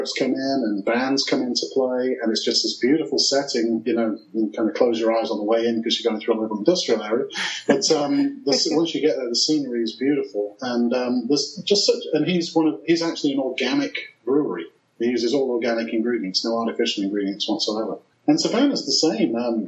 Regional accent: England, United Kingdom; I'm the Englishman who doesn't drink tea.

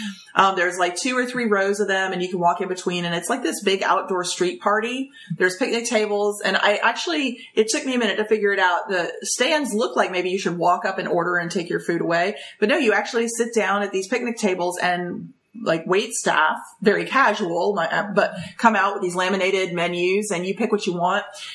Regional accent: North Carolina, United States; to me, growing up in North Carolina, fish fry is out of the back of the church

